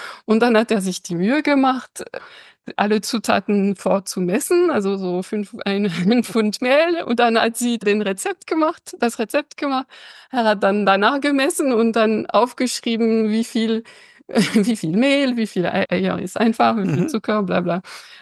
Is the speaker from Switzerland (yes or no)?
no; northern France, France; und ich bin Französin und bei uns ist die Küche und das Kochen ja ein Nationalkunst sozusagen.